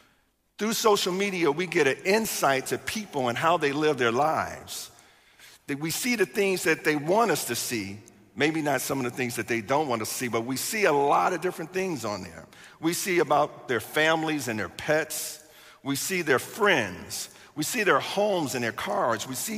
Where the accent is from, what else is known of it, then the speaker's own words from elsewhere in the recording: Chicago, Illinois, United States; I'm from Chicago.